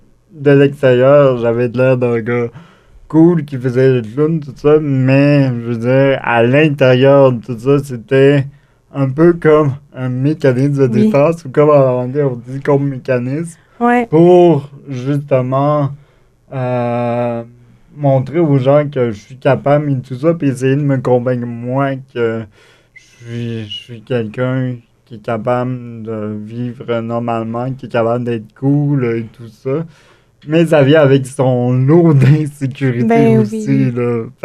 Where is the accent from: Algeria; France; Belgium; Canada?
Canada; Quebec; Donc, moi, je suis originaire de l'Estrie